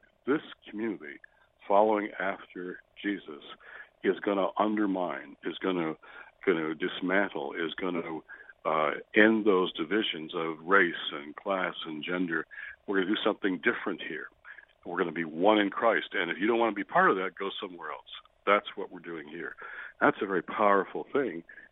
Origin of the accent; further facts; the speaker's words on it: Detroit, Michigan, United States; And I start with my own story in Detroit, where I grew up